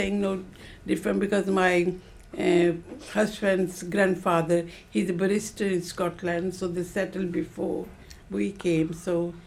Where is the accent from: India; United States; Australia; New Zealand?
India; Jalandhar, Punjab; moved away as an adult; I came from India. The state is Punjab, and the town is Jalandhar. So I came from the city, Jalandhar city.